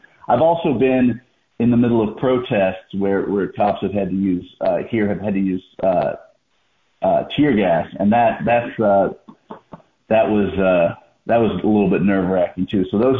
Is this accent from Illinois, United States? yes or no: no; Alabama, United States; I was from Baldwin County, but Mobile was the closest city